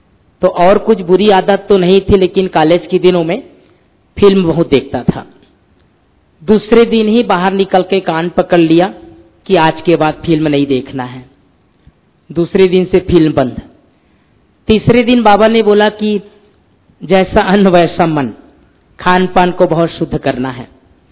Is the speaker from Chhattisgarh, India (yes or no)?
yes; Chhattisgarh, India; born there; छत्तीसगढ़ में लौकिक जन्म स्थान, और उस समय मैं एमए कर रहा था।